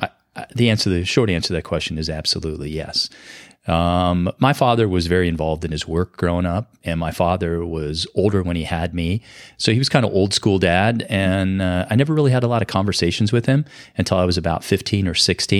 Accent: Michigan, United States; born there; now in Pennsylvania, United States; Well, I was born in Michigan. I'm not originally from Pennsylvania, although I've lived here now most of my life.

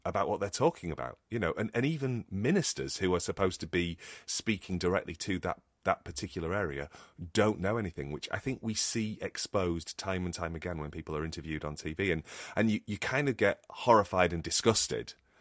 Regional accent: England, United Kingdom; It's like, except I'm English, so come on.

